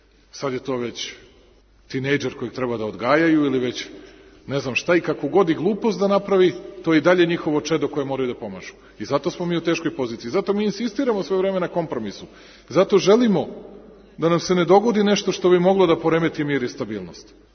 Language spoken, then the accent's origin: Serbian; Serbia